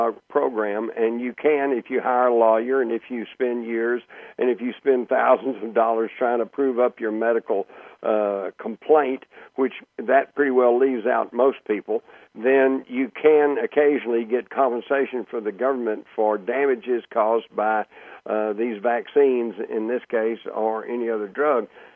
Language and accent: English; Texas, United States; I grew up in Texas. We took guns to school, all right?